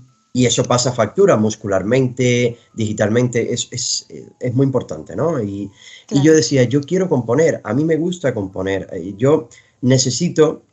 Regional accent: Cuba; yo vengo de Cuba, un poco también especializado en la música popular, en la música jazz

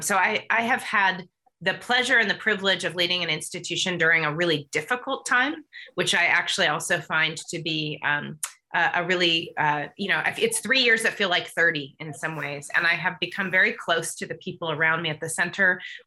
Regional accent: Nevada, United States; I'm actually from Nevada. It's not LA.

